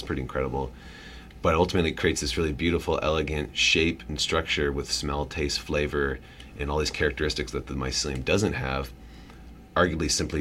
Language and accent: English; Portland, Oregon, United States; also born or lived in Washington; I'm from Portland. I'm from Oregon and Washington, where, you know, we live in some of the most mushroom diverse and abundant parts of the world, really.